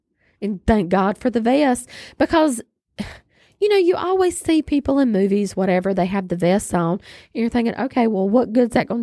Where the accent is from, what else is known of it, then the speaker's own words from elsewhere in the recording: North Carolina, United States; I know it's because we're from North Carolina and I've been on these roads before.